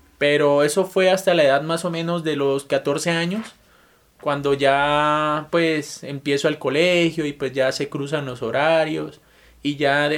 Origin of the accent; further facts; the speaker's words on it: Venezuela; Yo empiezo a practicar el béisbol en mi país, en Venezuela.